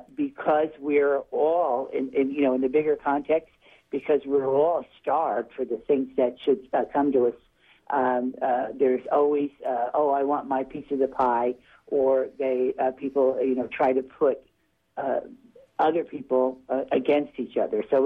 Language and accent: English; New Jersey, United States; I'm from New Jersey, so I tend to be cynical